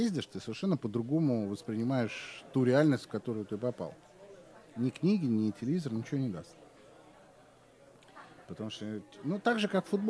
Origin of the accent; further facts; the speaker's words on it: Russia; Я говорю, ну вот я из России.